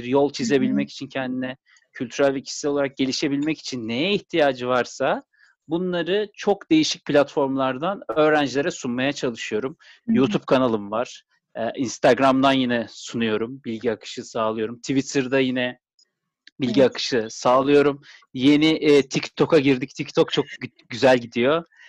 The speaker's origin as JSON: {"language": "Turkish", "region": "İzmir", "country": "Turkey", "tie": "born or raised there", "said": "İzmir Bornova Lisesi'ni bitirdikten sonra İzmir'de doğdum, büyüdüm."}